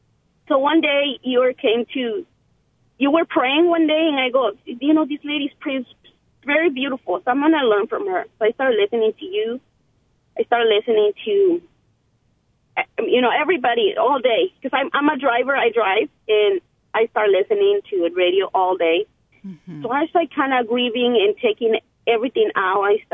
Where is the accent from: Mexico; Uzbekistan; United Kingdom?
Mexico; English is a second language; now in United States; At that time, I didn't know English at all. I came from Mexico, and so I didn't know anything.